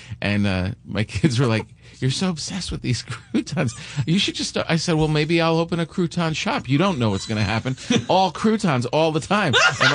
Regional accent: New Jersey, United States; also born or lived in New York; I grew up in New Jersey and New York, and there's no difference between his pizza and when you get back there.

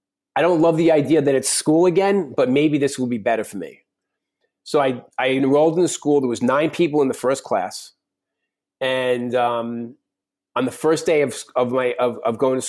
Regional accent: New York, United States; And I'm a New Yorker, but I really want to be a cowboy.

